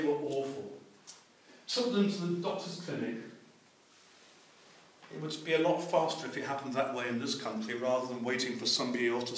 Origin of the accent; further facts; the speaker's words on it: England, United Kingdom; I come from England. We have a National Health Service, or something that's left of it.